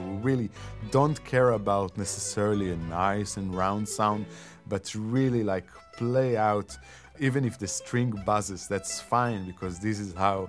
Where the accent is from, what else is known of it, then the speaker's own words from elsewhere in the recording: Beersheba, Southern District, Israel; I was born and raised in Be'er Sheva, the southern part of Israel.